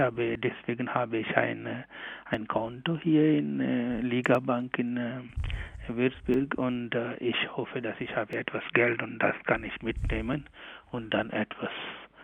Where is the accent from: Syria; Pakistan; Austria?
Pakistan; German is a second language; now in Germany; aber mein Herz und mein Kopf sind immer in Pakistan. Und habe ich viel für meine Heimat, für mein Bistum getan